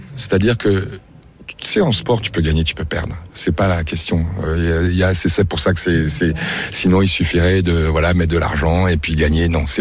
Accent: Paris, Île-de-France, France; Et j'étais allé à Munich, c'est bon, mais je suis parisien, tu vois.

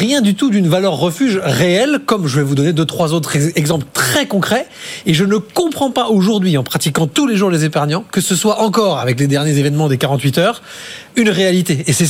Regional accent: Bordeaux, Nouvelle-Aquitaine, France; je suis un bon bordelais.

